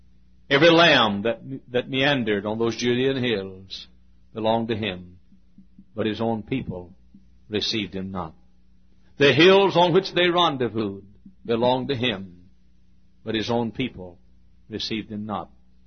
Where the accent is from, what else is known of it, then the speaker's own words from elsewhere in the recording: Italy, Texas, United States; born there; I'm glad that people still write me from the city of my birth and tell me that they're glad that I was born in Italy, Texas